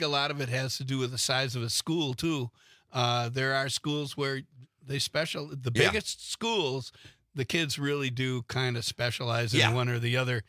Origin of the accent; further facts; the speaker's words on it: Green Bay, Wisconsin, United States; I graduated from Hortonville, but I grew up in Green Bay here.